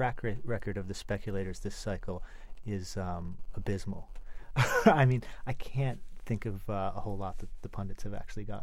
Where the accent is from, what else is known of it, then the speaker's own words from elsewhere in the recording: Washington, District of Columbia, United States; I'm from Washington, and I might add that Washington has fewer delegates than Puerto Rico, which is a huge issue for some of us down there.